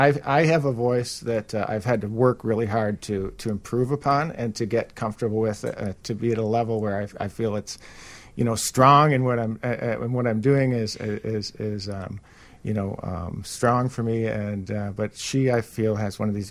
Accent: Buffalo, New York, United States; moved away as an adult; now in Chicago, United States; I'm originally from Buffalo, New York, and I moved to Chicago in 1993.

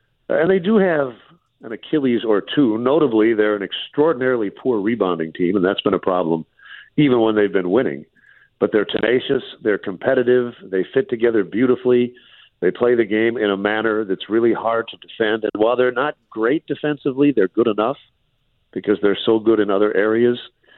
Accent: Minneapolis, Minnesota, United States; because when I was growing up in Minneapolis, you know, you could hear it at night.

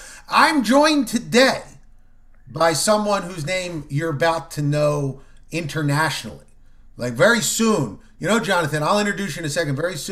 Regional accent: New Jersey, United States; when I first got into this business, I'm just an English teacher from New Jersey, right? Doing comedy on the side.

